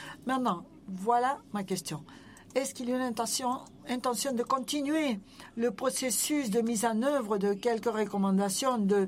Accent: China; French is a second language; Je viens de Chine.

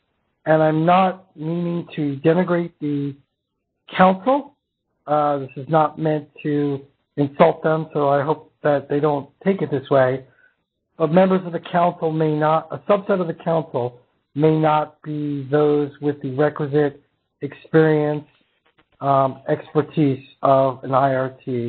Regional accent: New York, United States; accent: New York; I think it may be my New York accent or being late at night.

